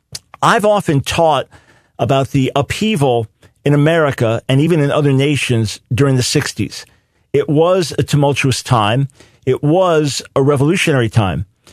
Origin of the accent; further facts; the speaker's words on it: New York, United States; I didn't have this in the schools where I grew up in New York